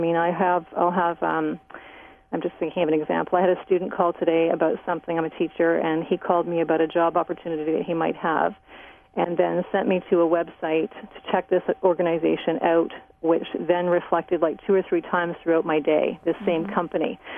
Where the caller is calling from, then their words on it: Kingston, Ontario, Canada; Kingston, Ontario, Canada.